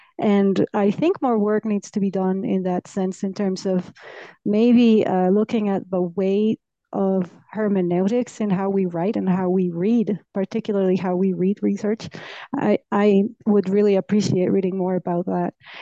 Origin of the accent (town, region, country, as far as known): Mexico